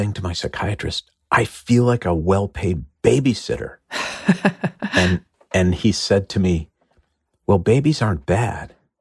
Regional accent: Minneapolis, Minnesota, United States; Because I grew up in Minneapolis and going to Chicago was like going to Paris, you know?

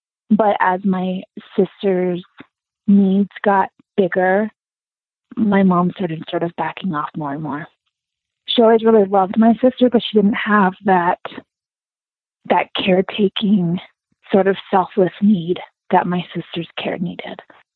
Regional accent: San Diego, California, United States; So I'm from San Diego. My mom was there her whole life.

